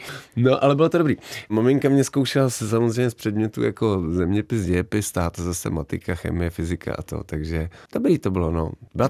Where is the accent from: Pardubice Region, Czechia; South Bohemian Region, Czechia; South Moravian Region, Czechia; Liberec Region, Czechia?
Liberec Region, Czechia; Semily; also born or lived in Jilemnice; já jsem ze Semil a tam není porodnice, takže si naši mohli vybrat, jestli budu v Turnově nebo v Jelemnici, takže nejsem úplně z Jelemnice, jen jsem se tam jakoby narodil vlastně.